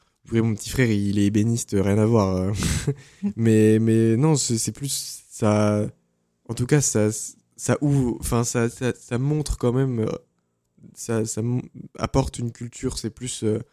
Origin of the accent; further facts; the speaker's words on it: Fontainebleau, Île-de-France, France; now in Tours, France; parce qu'à la base, je suis de Fontainebleau.